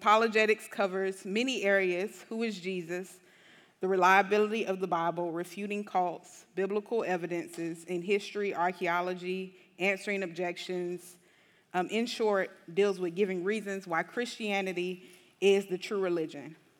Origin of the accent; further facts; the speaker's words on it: Jacksonville, Florida, United States; I've never grown up in a what you call urban area. I'm from Jacksonville. I always lived in the suburbs.